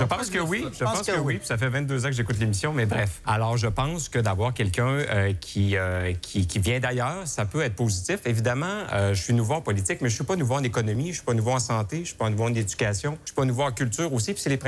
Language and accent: French; Lévis, Quebec, Canada; Oui, je suis originaire de Lévis